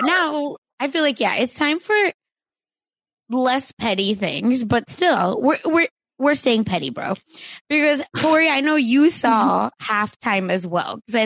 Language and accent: English; India; And, I'm from India.